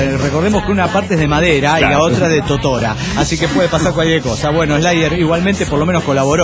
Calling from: Guatemala; de Guatemala.

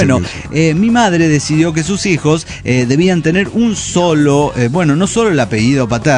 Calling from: San Luis, Argentina; de San Luis.

